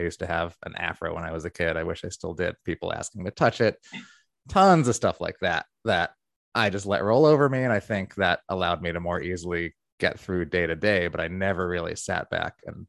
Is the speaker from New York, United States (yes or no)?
yes; New York, United States; And I love to just like play the game and I'll just say, I'm from New York. Where are you from?